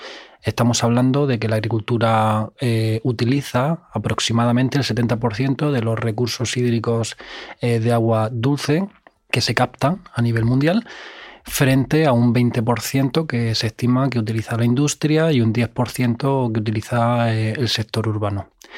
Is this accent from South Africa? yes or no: no; Cartagena, Region of Murcia, Spain; born there; estudié la titulación de Ingeniería Agronómica en Cartagena, mi ciudad natal